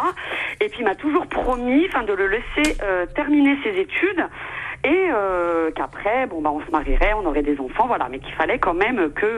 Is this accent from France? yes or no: yes; Chamonix, Auvergne-Rhône-Alpes, France; now in Paris, France; Nous à la base, on n'est pas du tout de Paris, hein. On est de la montagne, on est de Chamonix en Haute-Savoie.